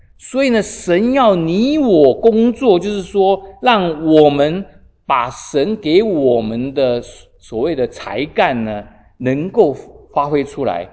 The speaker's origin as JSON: {"language": "Chinese", "country": "Taiwan", "lives_now": "United States", "said": "我们从台湾来，有的时候来了美国久了呢"}